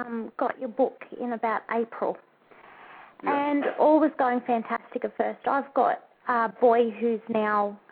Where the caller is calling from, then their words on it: Newcastle, New South Wales, Australia; I'm calling from Newcastle.